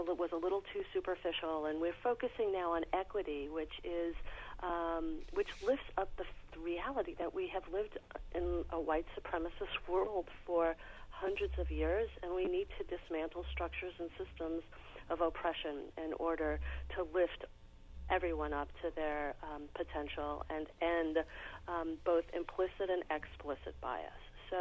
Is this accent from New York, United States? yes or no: yes; New York City, New York, United States; now in Oregon, United States; Well, I was raised in New York City, which is a very different place demographically than Oregon.